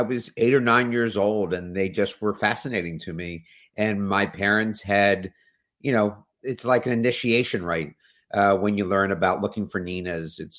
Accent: Harrisburg, Pennsylvania, United States; Don't hold it against me, Harrisburg, Pennsylvania.

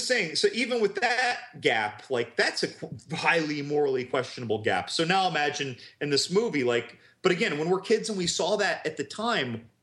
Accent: New Jersey, United States; And I'm from Jersey, and I know about rivers

